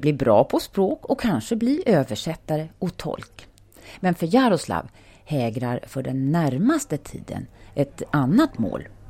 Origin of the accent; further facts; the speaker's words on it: Ukraine; jag säger att jag kommer från Ukraina